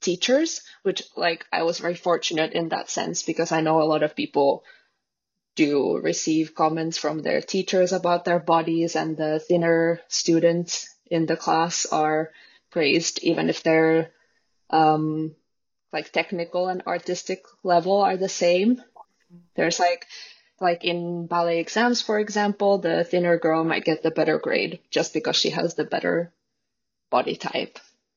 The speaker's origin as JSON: {"language": "English", "country": "Finland", "second_language": "English", "lives_now": "Lithuania", "said": "I'm from Finland originally, but I'm a ballet dancer. So right now I've been working in Lithuania in a ballet company for 6 years."}